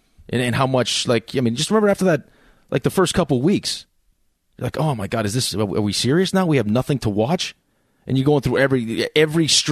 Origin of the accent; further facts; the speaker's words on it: Maine, United States; born there; moved away; also born or lived in Boston / Chicago / Michigan / New York; I'm not from Boston, though. I was born in Maine. I was born in Maine, moved to Boston, moved to Chicago, back to Boston, then to Michigan, and then to New York.